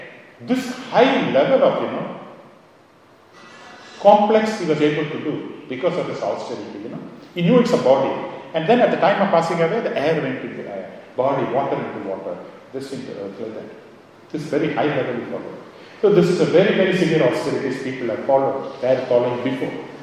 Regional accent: India; Yes, I am from India. In South India, they walk, you know, when you go to the temple.

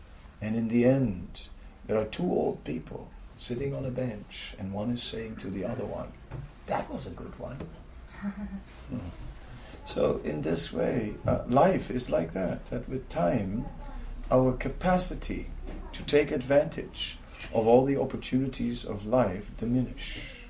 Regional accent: Netherlands; English is a second language

